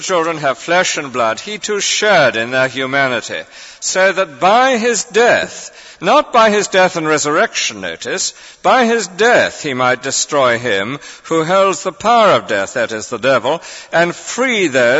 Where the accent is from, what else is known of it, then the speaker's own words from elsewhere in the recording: England, United Kingdom; You know, I'm a typical Englishma